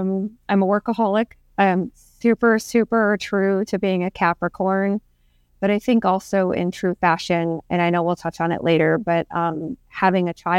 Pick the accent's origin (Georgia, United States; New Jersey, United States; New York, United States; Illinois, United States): Illinois, United States; Chicago; Born and raised in Chicago, and it is, I miss it. I have been out of there since July of 2022, but everywhere in the suburbs, the city, the whole thing is where I grew up, and it's where my roots are.